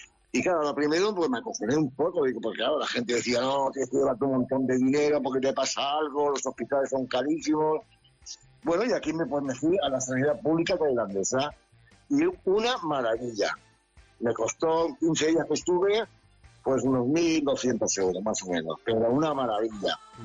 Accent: Balearic Islands, Spain; now in Thailand; Yo me vine de Mallorca con pantalón largo y no me he vuelto a poner un pantalón largo.

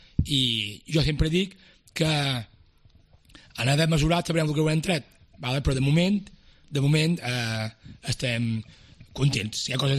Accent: Es Mercadal, Balearic Islands, Spain; soc president del Mercadal, que jo és el meu club, és el meu poble

